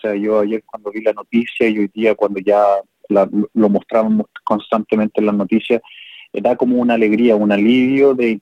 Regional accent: Chile; yo soy chileno

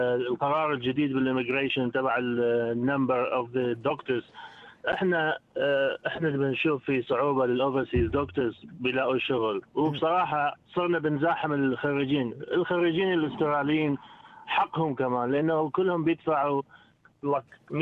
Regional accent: Iraq; now in Australia; أنا طبيب من العراق.

